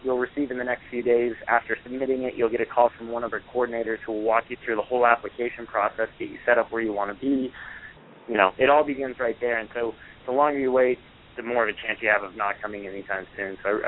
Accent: Montana, United States; To me, I grew up in Montana. I think our whole state's like twice as big as the Northeast.

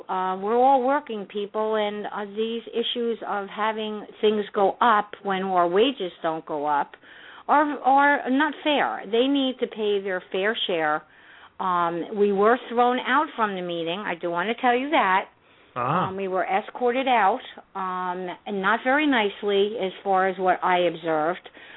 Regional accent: New Jersey, United States; I started at a very young age. I came from New Jersey. My mother was a single parent

